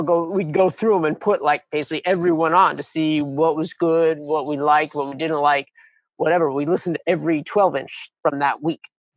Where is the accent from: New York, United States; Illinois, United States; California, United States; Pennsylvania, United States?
New York, United States; New York City; growing up in New York City